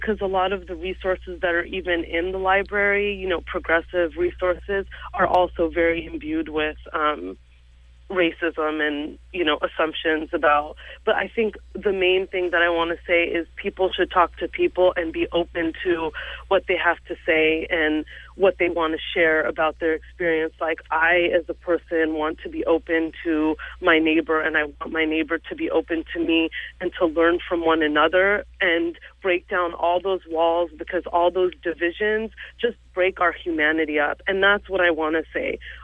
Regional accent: United States; living in this country, being American, born here, but also being Muslim

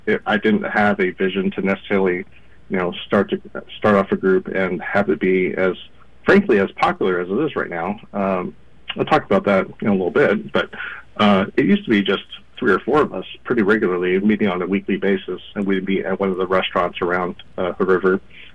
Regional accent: California, United States; I'm originally from California, and it wasn't until I moved to the Northwest

